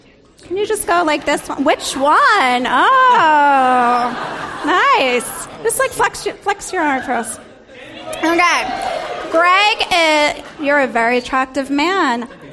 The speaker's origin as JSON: {"language": "English", "region": "New York", "country": "United States", "lives_now": "San Francisco, United States", "said": "So I am bi-coastal, but I'm originally from New York, which is why I have a love of shoes. But I have lived in the Bay Area for 6 years"}